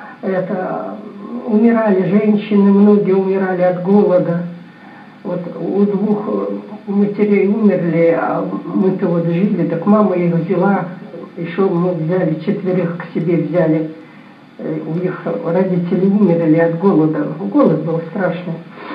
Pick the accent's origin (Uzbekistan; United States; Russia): Russia; Ustil, Zabaykalsky Krai; moved away as an adult; Родилась я в Забайкалье, там село, наверное, было Устиля. Устиля.